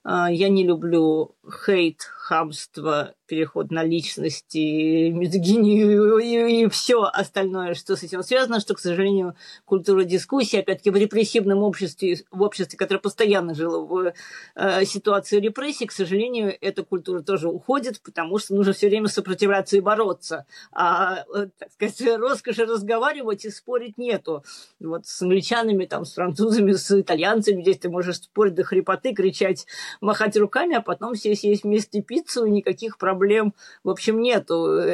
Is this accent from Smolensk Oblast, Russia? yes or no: no; Moscow, Russia; Опять, как москвич, мне трудно это было долго осознать